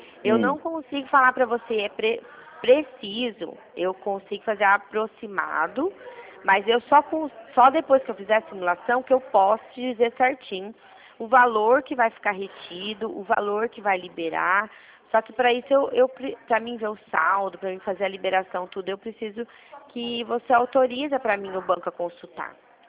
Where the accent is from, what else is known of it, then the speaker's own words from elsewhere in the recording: Mogi Mirim, São Paulo, Brazil; Eu sou do interior de São Paulo